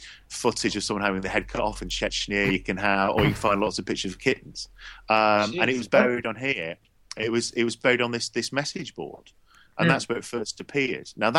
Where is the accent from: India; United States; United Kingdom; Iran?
United Kingdom; accent: English; and enjoyed myself thoroughly with my English accent.